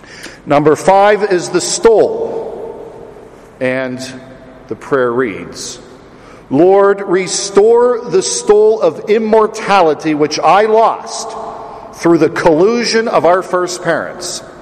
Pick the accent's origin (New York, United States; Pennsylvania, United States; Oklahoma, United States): Pennsylvania, United States; I'm from Pennsylvania. That Pennsylvania Grand Report is sickening.